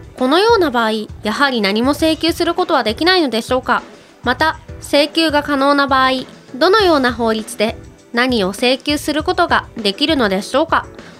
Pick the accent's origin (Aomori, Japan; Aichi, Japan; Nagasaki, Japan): Aichi, Japan; そういえば私たち愛知県民だからあんまりわかんないね、岐阜。